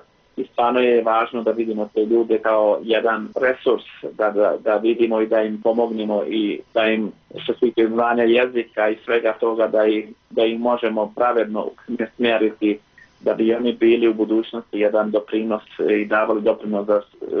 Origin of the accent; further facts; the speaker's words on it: Bosnia & Herzegovina; now in Sweden; Ne da živim u Švedskoj, jako mi je drago kad smo pobjegli, morali ostaviti našu zemlju.